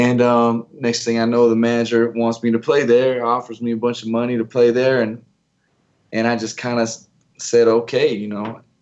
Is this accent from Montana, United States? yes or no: yes; Missoula, Montana, United States; also born or lived in New York City; now in Las Vegas, United States; I'm from Missoula, Montana.